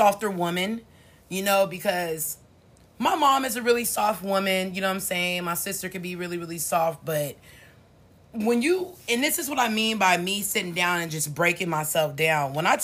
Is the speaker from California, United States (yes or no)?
yes; Oakland, California, United States; y'all already know we originally from the Bay Area, Oakland, California.